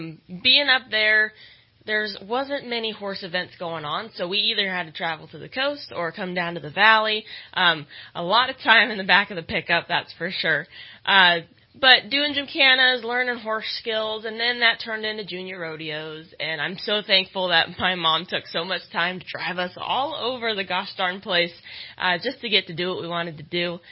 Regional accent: Lewiston, California, United States; I was born and raised in Trinity County in Lewiston, California.

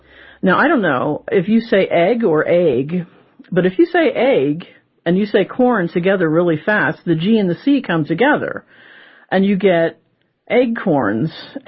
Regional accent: Pittsburgh, Pennsylvania, United States; I'm from Pittsburgh, so I say pin and pen, right?

